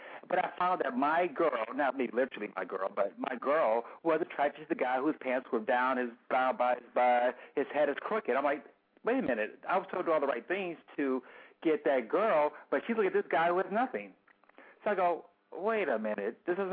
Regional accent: Chicago, Illinois, United States; I was raised in Hyde Park.

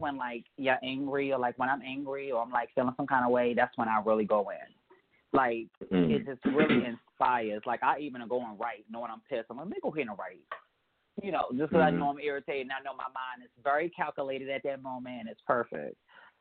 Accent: Baltimore, Maryland, United States; yeah, you know, I'm from Baltimore, so it just all makes it was like perfect.

